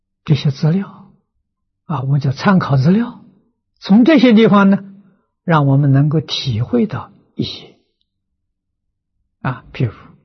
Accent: China; 外国人叫磁场啊，啊，我们中国人叫气氛呢

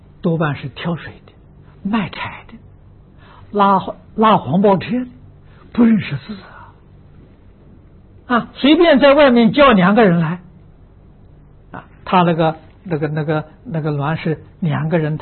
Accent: Jian'ou, Fujian, China; 我小时候住在福建，住在建瓯啊，那个地方啊，扶鸾的风气很盛啊，那时候我们才十几岁啊

